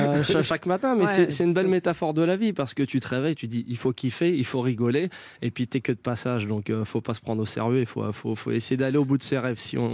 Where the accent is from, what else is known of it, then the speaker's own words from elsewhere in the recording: Saint-Denis, Île-de-France, France; On a grandi ensemble à Saint-Denis.